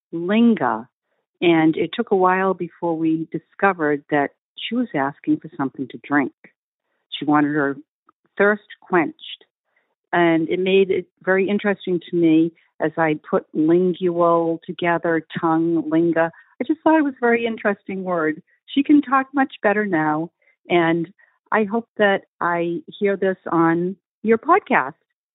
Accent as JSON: {"language": "English", "town": "Cape Cod", "region": "Massachusetts", "country": "United States", "said": "I'm from Cape Cod, Massachusetts, and I have a family story."}